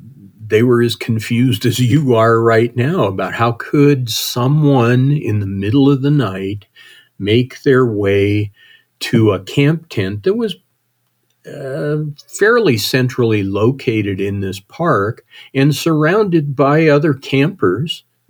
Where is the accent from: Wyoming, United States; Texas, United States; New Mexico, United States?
Wyoming, United States; I grew up in Wyoming, and this is in Montana